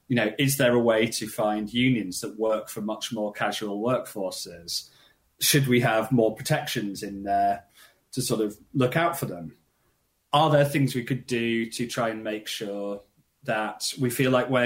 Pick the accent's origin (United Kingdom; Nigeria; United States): United Kingdom; And if you're not American, and you can guess from my accent, I'm not, Britain gets no tax revenue from everything it sells with Amazon.